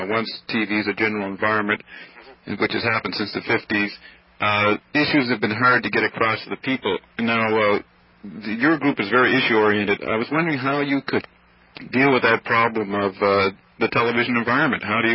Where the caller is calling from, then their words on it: Toronto, Ontario, Canada; I'm talking from Toronto, and we're having a problem with our Canadian dollar.